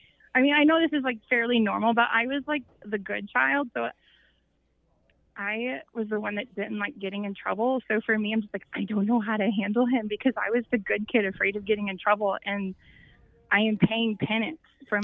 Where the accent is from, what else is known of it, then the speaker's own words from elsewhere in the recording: Missouri, United States; I mean, I grew up in the Midwest.